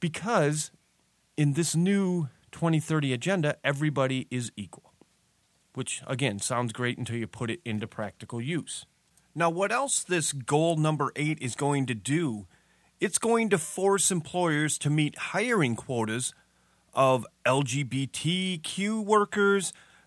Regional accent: United States; Yes, I am an American. I am very proud to be an American.

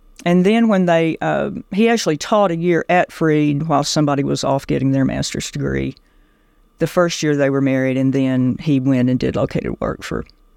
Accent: Union City, Tennessee, United States; born there; so I was born in Union City. My brother Ralph always called me a Yankee because I was born in Union City.

